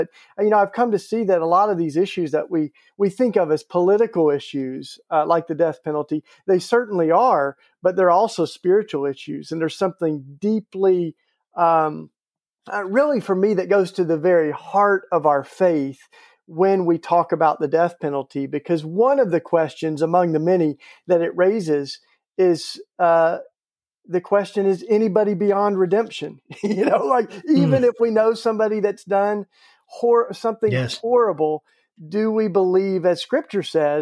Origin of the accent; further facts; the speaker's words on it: Tennessee, United States; and I grew up in East Tennessee.